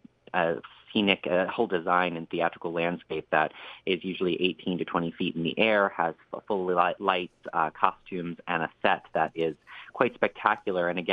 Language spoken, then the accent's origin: English; Ocean City, Maryland, United States; I was born and raised in Ocean City in Berlin, Maryland